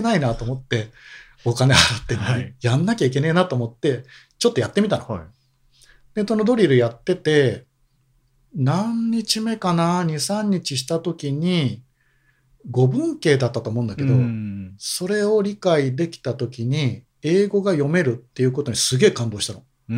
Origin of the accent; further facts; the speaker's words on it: Osaka, Japan; 僕も大阪出身なんで、同じ大阪の高校球児がもう全国で大ブームになって